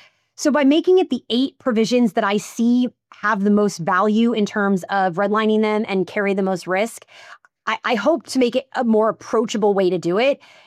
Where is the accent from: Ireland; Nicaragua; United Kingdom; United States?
United States; Missouri; Missouri law, I'm from Missouri. That's why I know so much of this stuff. I'm not licensed to practice law there, but I grew up there.